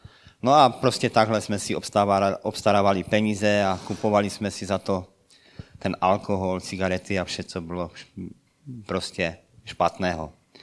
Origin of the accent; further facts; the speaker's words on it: Petrovice u Karviné, Moravian-Silesian Region, Czechia; Vyrůstal jsem tady kousíček od Karviné v Petrovicích v rodině zemědělce